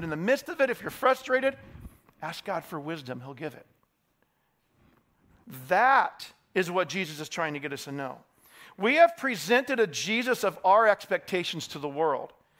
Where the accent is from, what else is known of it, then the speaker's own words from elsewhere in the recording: Idaho Falls, Idaho, United States; Where I grew up in Idaho with my brothers and friends and family, we loved to go make hideouts in the foothills of Taylor Mountain outside of Idaho Falls.